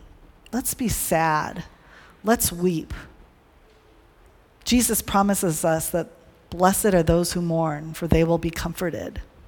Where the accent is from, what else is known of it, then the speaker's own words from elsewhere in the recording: Hawaii, United States; So he's from Maine, I'm from Hawaii.